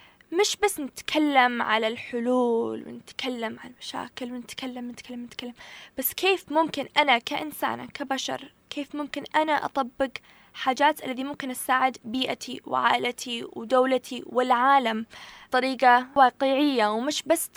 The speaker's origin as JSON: {"language": "Arabic", "country": "Canada", "tie": "born or raised there", "also_born_or_lived": "Yemen", "lives_now": "New York, United States", "said": "فأنا ولدت في اليمن بس تربيت في كندا"}